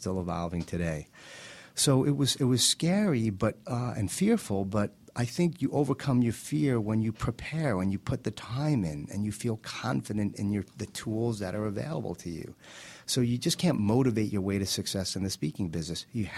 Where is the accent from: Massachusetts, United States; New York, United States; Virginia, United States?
New York, United States; My whole family's in sales. I'm from New York. I love to talk.